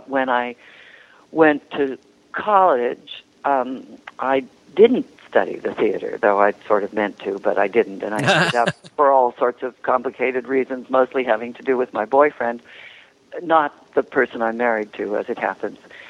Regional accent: Oakland, California, United States; also born or lived in San Francisco; I was born in San Francisco in 1945. My dad was in the war in the Pacific, and I grew up in the Bay Area, finally we moved in the sixth grade. We moved to Oakland on Fruitvale Avenue

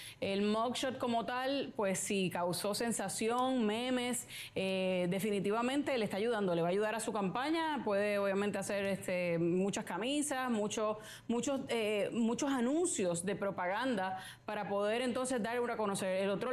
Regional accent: United States; Spanish is a second language; Esto a mí me da vergüenza como americana

